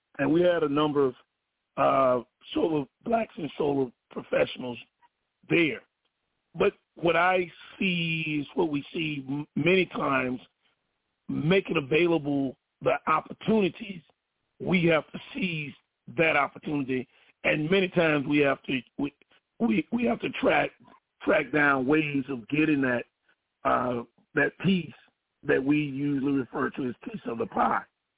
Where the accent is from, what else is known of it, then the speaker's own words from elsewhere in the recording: Mississippi, United States; now in Washington, United States; But I'm also from Mississippi.